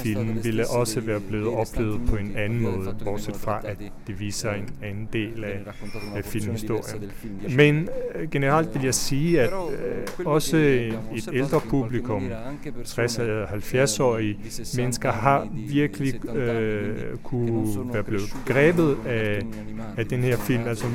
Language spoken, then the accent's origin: Danish; Trentino-Alto Adige, Italy; also born or lived in Padua; Jeg er selv vokset op i bjergene. Jeg er ikke født op i bjergene. Jeg blev født i Padova, tæt på Venedig. Men jeg har tilbragt meget af min tid, min barndom, i bjergene i Sydtirolen